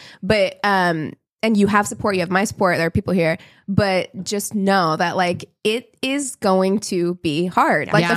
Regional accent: Las Vegas, Nevada, United States; also born or lived in Missouri; Even though I grew up in Las Vegas, it was like suburbs, and then I moved into a small town in Missouri.

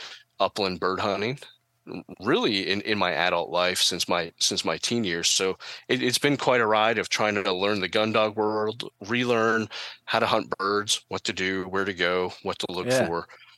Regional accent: Lenhartsville, Pennsylvania, United States; I'm from Lenhartsville, Pennsylvania, kind of a southeastern Pennsylvania location.

